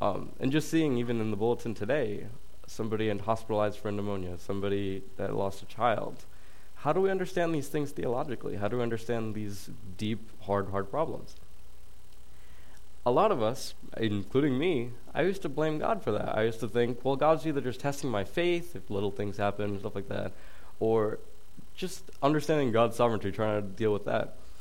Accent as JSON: {"language": "English", "region": "Rhode Island", "country": "United States", "tie": "born or raised there", "moved": "as an adult", "lives_now": "Lincoln, United States", "said": "So I grew up in Rhode Island, so I'm very, very far away from home. And I'm here in Lincoln, I'm here in Illinois to go to Lincoln Christian University."}